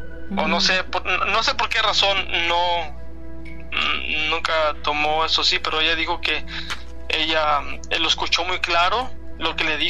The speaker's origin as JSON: {"language": "Spanish", "region": "Michoacán", "country": "Mexico", "moved": "yes", "lives_now": "Los Angeles, United States", "said": "Originario de Michoacán."}